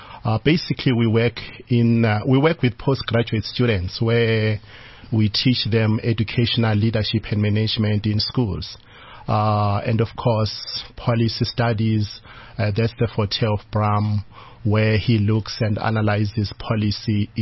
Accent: KwaZulu-Natal, South Africa; because originally I come from KwaZulu-Natal.

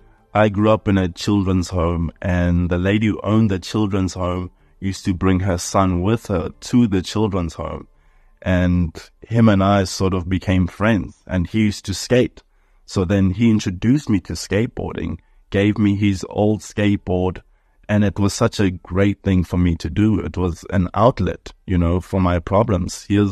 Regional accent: Dobsonville, Gauteng, South Africa; born there; So I was born in Dobsonville. Early childhood memory would be in Snake Park. I lived there with my grandmother.

